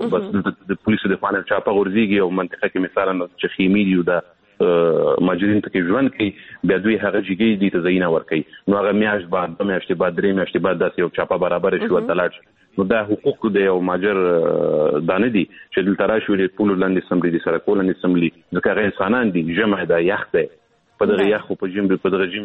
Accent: Afghanistan; زه افغان یم،

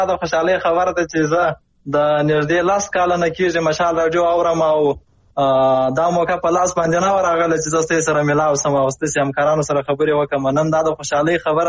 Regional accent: Farah, Afghanistan; moved away; زه اصلي د فراه ولایت یم چې دا ډیر وخت نم د کلی نه لري یم

